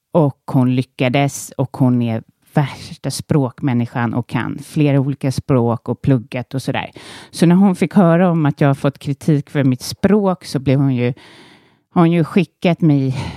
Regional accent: Nacka, Stockholm County, Sweden; born there; jag hävdar då, när jag är född i Nacka, det är inga, jag har liksom inte, jag har ingen anledning att bryta.

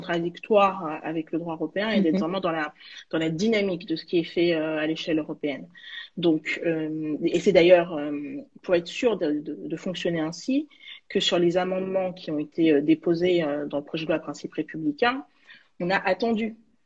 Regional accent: Villetaneuse, Île-de-France, France; also born or lived in Saint-Ouen; Bon, moi je suis issue d'une famille populaire. J'ai grandi à Villetaneuse et puis à Saint-Ouen.

